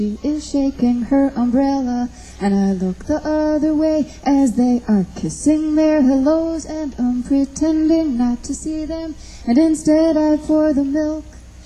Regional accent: New York City, New York, United States; by the way, I'm from New York City, and it's where I've lived most of my life.

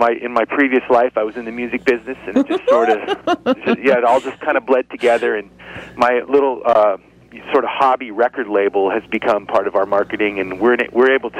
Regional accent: Chico, California, United States; But I grew up in Chico, and I actually moved away right before Sierra Nevada started, so I just missed that boat. But went to Southern California, did the Hollywood thing

